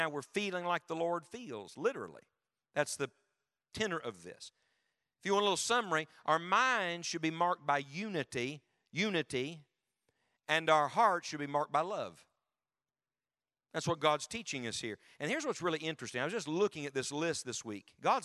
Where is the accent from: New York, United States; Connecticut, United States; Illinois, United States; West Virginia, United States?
West Virginia, United States; She's from Michigan. I'm from West Virginia.